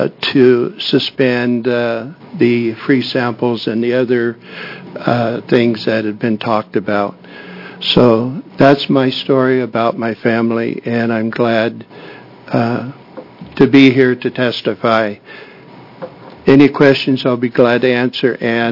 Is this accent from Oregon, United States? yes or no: yes; Albany, Oregon, United States; I'm from Albany, Oregon, Linn County.